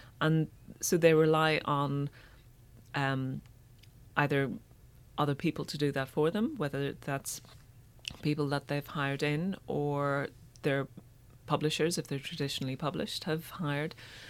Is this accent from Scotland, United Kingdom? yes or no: no; Northern Ireland, United Kingdom; you might have, you know, heard in my accent that, like Paul, I'm from Northern Ireland